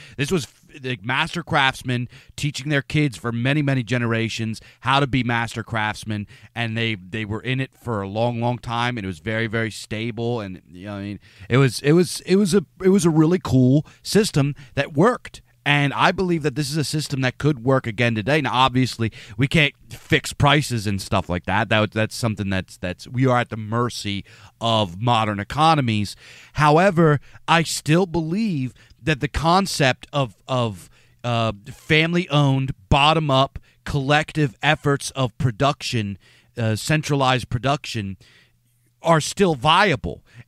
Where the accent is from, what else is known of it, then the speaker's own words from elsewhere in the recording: United States; I grew up in America. And in America, we're fed the line of free markets this, free markets